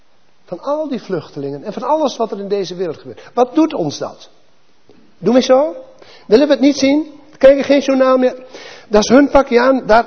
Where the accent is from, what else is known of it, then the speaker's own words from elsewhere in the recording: Drenthe, Netherlands; Ik kom uit Drenthe, wat een armoedig land is. Veenkoloniën, zand.